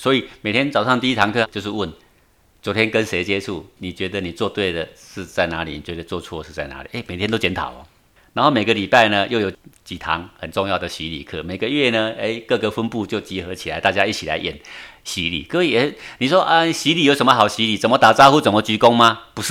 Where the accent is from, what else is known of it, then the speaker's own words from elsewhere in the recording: Taiwan; 我们台湾人会讲台语嘛